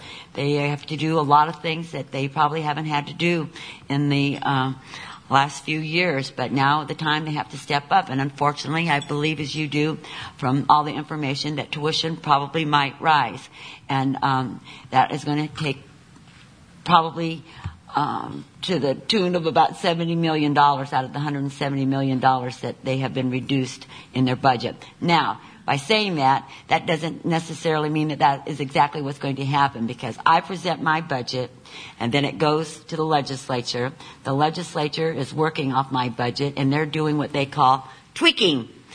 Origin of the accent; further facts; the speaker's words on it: Mesa, Arizona, United States; This is my hometown.